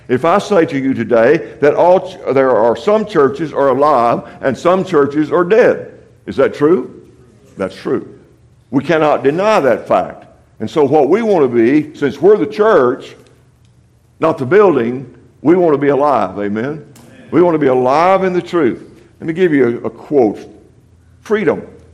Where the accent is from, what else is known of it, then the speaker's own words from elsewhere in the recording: Texas, United States; I'm from West Texas. I'm kind of simple.